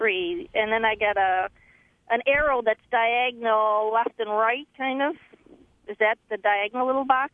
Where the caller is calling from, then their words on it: Orchard Park, New York, United States; I'm actually calling from Orchard Park, but I live in Gates.